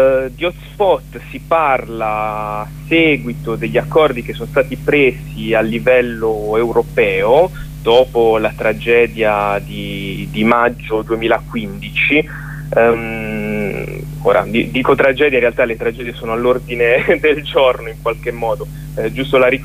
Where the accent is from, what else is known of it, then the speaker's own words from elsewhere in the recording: Apulia, Italy; Allora, io sono pugliese